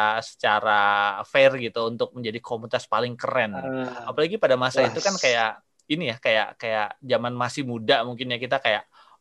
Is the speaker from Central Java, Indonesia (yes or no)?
yes; Surakarta, Central Java, Indonesia; Sebenarnya kita sama-sama orang Jawa ya. Aku orang Solo.